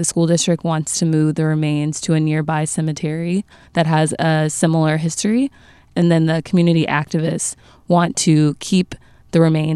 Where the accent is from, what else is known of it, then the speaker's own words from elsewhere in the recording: Texas, United States; growing up in Texas, you may have not heard of this system